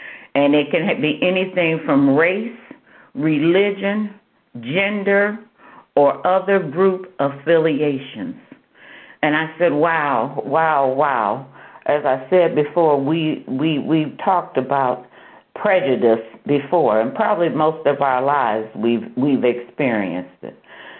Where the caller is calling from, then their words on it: Bedford Heights, Ohio, United States; It's Friday, and … I'm coming from Bedford Heights, Ohio.